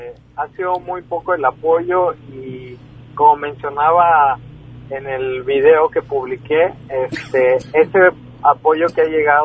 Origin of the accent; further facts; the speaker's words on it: Santa María Charán, Oaxaca, Mexico; en la comunidad, ¿no?, de donde yo vengo, en Santa María Charán